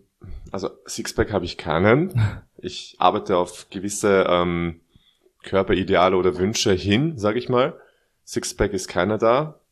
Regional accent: Vienna, Austria; accent: Viennese; ich will ja meinen Wiener Akzent nicht so raushängen

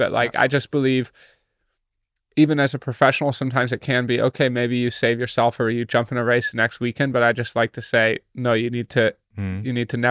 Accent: United States; we have to remember I'm American, so it's a 9-hour time change. So it's 3:10 in the morning back home.

